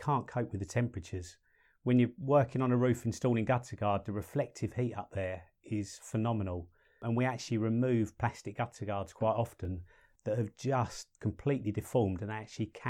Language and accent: English; London, United Kingdom; moved away as an adult; now in Perth, Australia